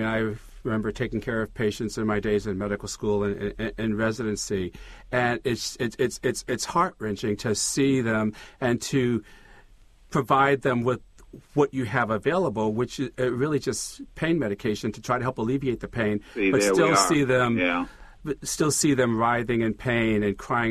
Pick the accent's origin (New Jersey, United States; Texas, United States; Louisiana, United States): Louisiana, United States; Well, I grew up in Louisiana, so it would have been in Baton Rouge.